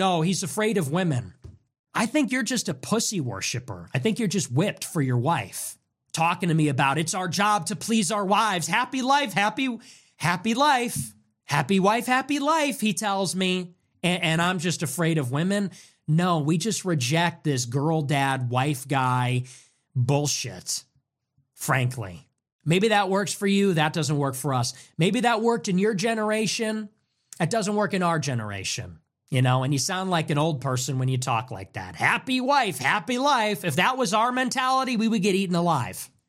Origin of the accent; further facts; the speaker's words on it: La Grange Park, Illinois, United States; It was invented by a guy from LaGrange Park, my hometown, actually. Kind of funny. A very small town. Small suburb of Chicago.